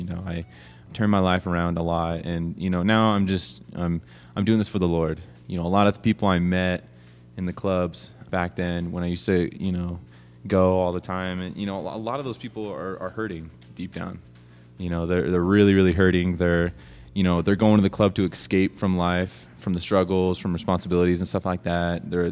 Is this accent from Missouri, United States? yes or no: no; San Diego, California, United States; born there; also born or lived in Temecula / Rancho Cucamonga / Lake Arrowhead / Great Britain; Well, I was born in San Diego, California, and I moved a lot. Moved to Temecula. I've lived in parts of Great Britain. And then moved back here to Rancho Cucamonga.